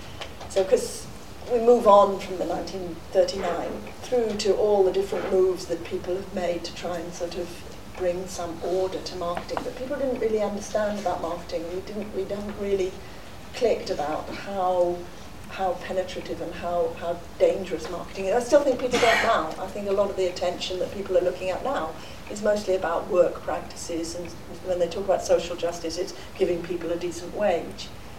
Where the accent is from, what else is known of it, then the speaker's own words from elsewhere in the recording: Wales, United Kingdom; born there; Certainly, I was born in Wales.